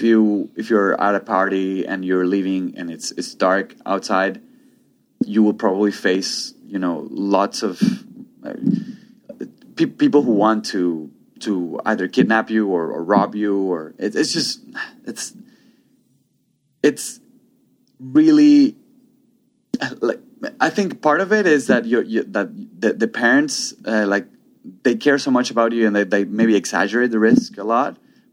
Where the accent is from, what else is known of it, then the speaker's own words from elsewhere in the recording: Valencia, Carabobo, Venezuela; also born or lived in Caracas; I was born in Caracas, the capital city. I was raised in Valencia. It's a city near Caracas. But then I did my undergrad degree in Caracas. So, like, I've been in the central region of Venezuela most of my life.